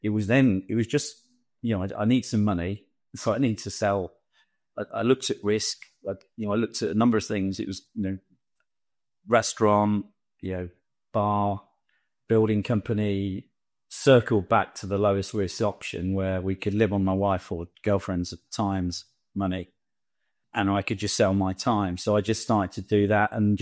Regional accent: London, United Kingdom; we very much sort of an Irish Catholic community, second generation Irish sort of. Growing up in London, there wasn't a pot of money to set out.

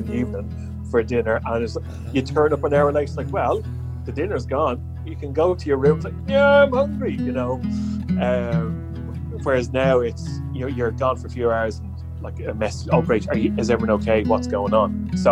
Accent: Dublin, Leinster, Ireland; Yeah, grew up in Dublin. First few years as a kid, it was, you know, usual kid experiences, going out into the forest, playing around

